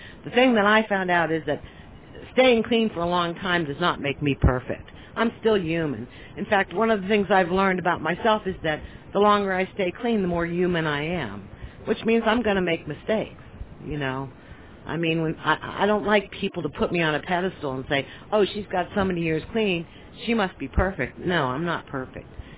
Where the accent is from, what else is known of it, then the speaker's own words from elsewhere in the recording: Pennsylvania, United States; also born or lived in San Francisco Bay Area; I'm actually originally from Pennsylvania, but I spent most of my life in California, in the San Francisco Bay Area